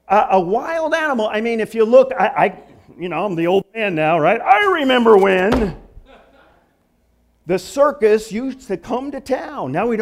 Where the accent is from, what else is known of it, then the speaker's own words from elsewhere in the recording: Michigan, United States; I know you knew I was from Michigan originally